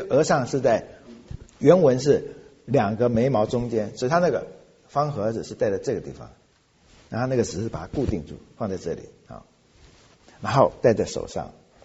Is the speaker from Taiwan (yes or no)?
no; China; 这就是我所说的，这我们中国人有点像，我们是写春联放在门楣上，他们是把经文写在门楣上